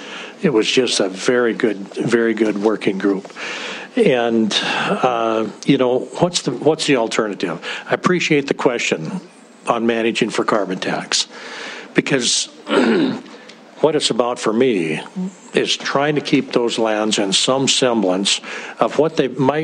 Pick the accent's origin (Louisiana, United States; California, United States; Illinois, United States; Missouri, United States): California, United States; Eureka; managed operations up in my hometown of Eureka.